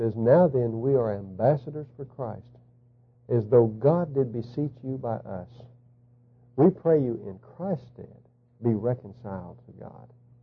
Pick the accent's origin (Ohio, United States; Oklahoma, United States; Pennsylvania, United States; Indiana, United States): Oklahoma, United States; Duncan; I'm from Duncan, Oklahoma, and I'm just a layman.